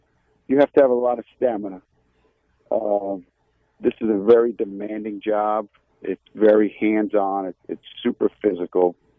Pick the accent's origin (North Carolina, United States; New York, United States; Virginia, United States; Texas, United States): New York, United States; Blue Point; also born or lived in Bayport; Our family … grew up in the Blue Point, Bayport area, and that's where our business was established in the early 1890s.